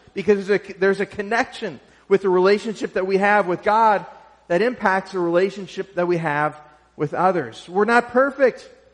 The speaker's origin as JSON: {"language": "English", "region": "Minnesota", "country": "United States", "said": "Now here, I'm from Minnesota, many of you may know, and I'm having a hard time with this sermon today because do you say rooted or rooted?"}